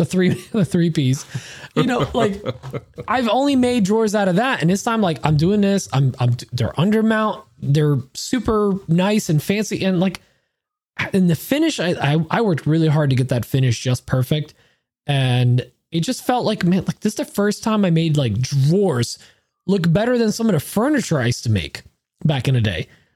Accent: Poland; But also, like, I'm from Poland. What are you gonna do to me?

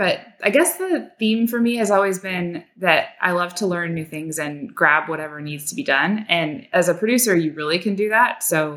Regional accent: Oregon, United States; also born or lived in Seattle; now in San Francisco, United States; although I am from Oregon originally, so this isn't super weird. I lived in Oregon, moved to Seattle, lived in Oregon, and then moved down to San Francisco about 8 years ago.

